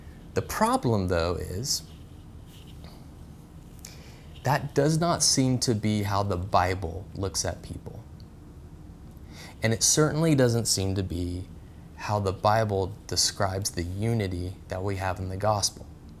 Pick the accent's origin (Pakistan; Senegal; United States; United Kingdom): United States; Georgia; I grew up in the South, in Georgia, and there are many churches around where I grew up